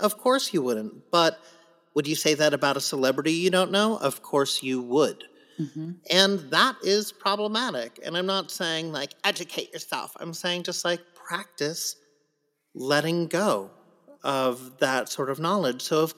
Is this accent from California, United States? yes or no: yes; San Diego, California, United States; I grew up in San Diego many times.